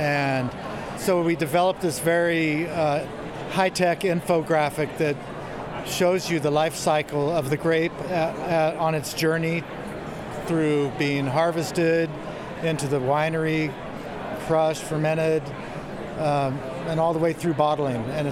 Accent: California, United States; I'm from Northern California.

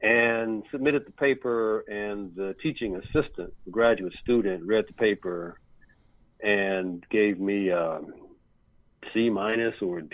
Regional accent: Chicago, Illinois, United States; I had entered a college in the East, and I'm from Chicago, and entered a college in the East and decided to transfer back to Chicago

